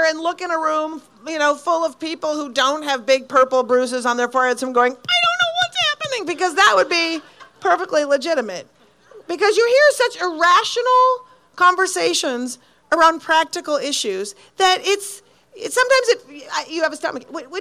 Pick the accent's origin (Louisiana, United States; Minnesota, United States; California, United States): Minnesota, United States; I'm originally from Minnesota. And I'm a Packer fan.